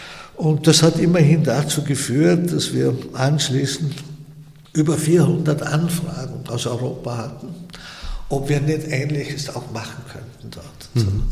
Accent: Vorarlberg, Austria; In der Gegend, wo ich aufgewachsen bin, gab es den Beruf natürlich nicht, gab es ja überhaupt keine Architekten. Während des Studiums, während der Zeit, gab es in Vorarlberg genau 36 Architekturbüros.

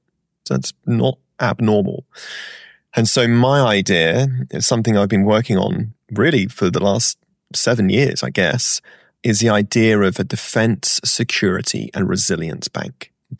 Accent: United Kingdom; also born or lived in Ireland; and I consider myself a European, being both British and Irish

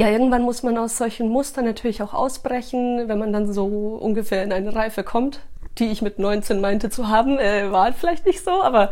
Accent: Chile; Also ich bin ja in Südamerika aufgewachsen auch und habe dazu, also auch deswegen so meine Affinität zu diesen ganzen Ländern. Ich selber zwar aus Chile

